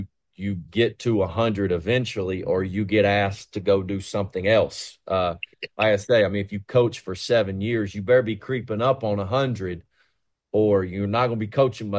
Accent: Tennessee, United States; And I'm from East Tennessee, had a big impact over there where my family's from.

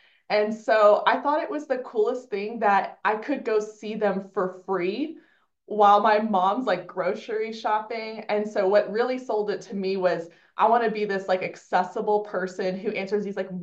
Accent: Austin, Texas, United States; So I grew up in Austin, Texas.

